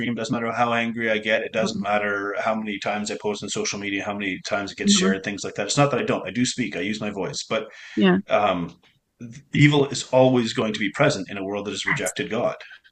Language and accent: English; Canada; I'm a Canadian